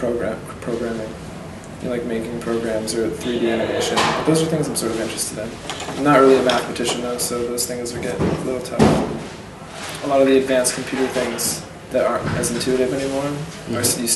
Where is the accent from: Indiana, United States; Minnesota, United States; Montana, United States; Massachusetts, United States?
Massachusetts, United States; Freetown; Freetown is the name of it. It's like a small town. It's near Cape Cod.